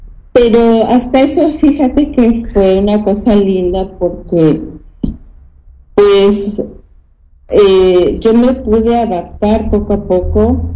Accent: Mexico; Porque yo nací en México, crecí en México, mi educación viene de México

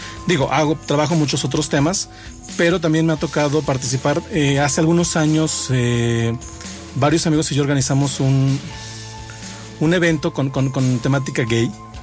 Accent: San Luis Potosí, Mexico; also born or lived in Zacatecas / Monterrey; Yo nací en Zacatecas, pero soy potosino desde los 2 años. Yo empecé a hacer me fui a vivir un tiempo a Monterrey.

